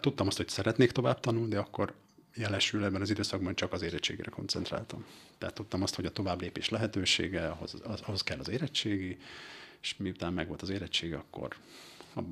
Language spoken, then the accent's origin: Hungarian; Martonvásár, Fejér, Hungary; ahol felnőttem, ahogy említetted, Martonvásár volt ez a település, tőlünk nem messze, innen Budapestről 30 kilométer